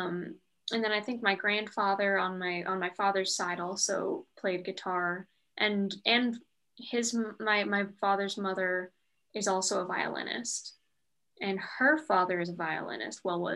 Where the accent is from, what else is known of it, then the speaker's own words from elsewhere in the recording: Connecticut, United States; everything that makes me different from the people that I grew up with in Connecticut, because like the town where I came from, if you were different, you were different